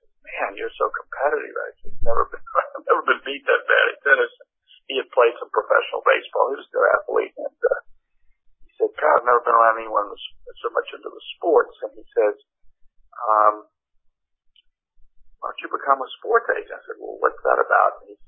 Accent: Alexandria, Louisiana, United States; but I'm really from Alexandria, Louisiana, where right in the middle of the state, about 200 miles northwest of New Orleans.

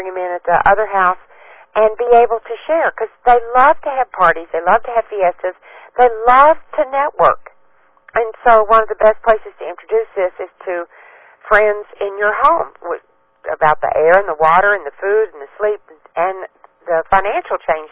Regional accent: Texas, United States; I say Texas because I'm from Texas

